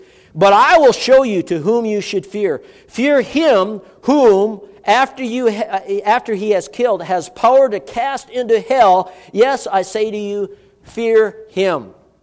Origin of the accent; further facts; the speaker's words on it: Minnesota, United States; We got lakes in Minnesota, I'm originally from Minnesota, that are much bigger than the Sea of Galilee.